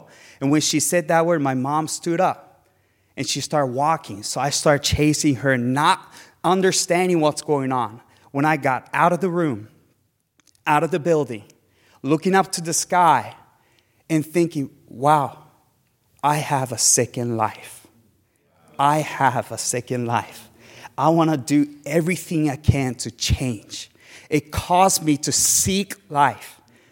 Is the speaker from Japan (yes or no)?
yes; Japan; Before I became a Christian, growing up in Japan, I never heard about the name of Jesus.